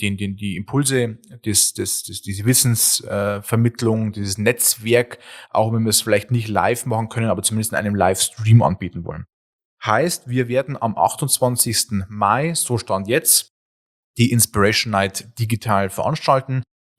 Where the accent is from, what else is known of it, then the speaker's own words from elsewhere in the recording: Bavaria, Germany; Wir kommen ja auch aus Ostbayern.